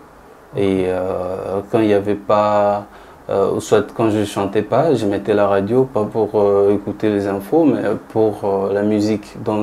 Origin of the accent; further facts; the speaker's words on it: Lodja, Sankuru, DR Congo; je ne suis pas né dans la capitale. Et là où je suis né, à Lodja, dans une petite ville, c'était vraiment une ville musicale